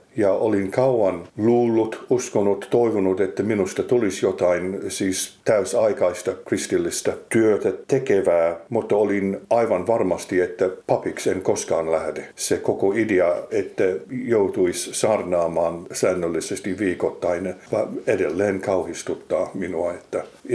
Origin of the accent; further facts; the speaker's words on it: Newcastle upon Tyne, North East England, United Kingdom; Finnish is a second language; Minä toisaalta olen kotoisin Koillis-Englannista. Kotikaupunkini on Newcastle upon Tyne.